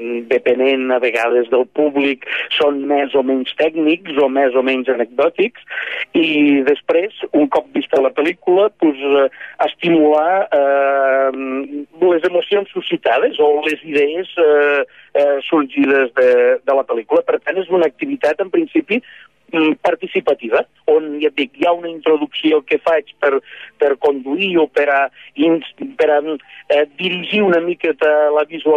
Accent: Ginestar, Catalonia, Spain; Jo sóc de Ginestar i tinc l'edat i sóc d'aquesta generació

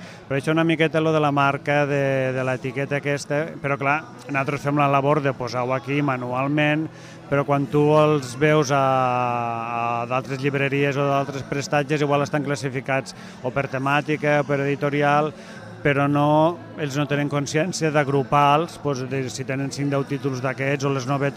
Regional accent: Catalonia, Spain; Sí, soc ebrenc. fa més de 50 anys que sóc ebrenc, però des del 8 de febrer sóc ebrenc normatiu

